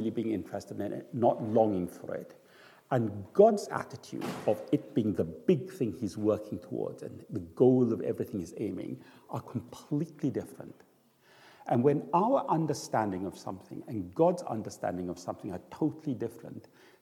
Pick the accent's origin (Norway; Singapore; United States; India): Singapore; For me as a Singaporean loving food, having lots of food is a really big deal.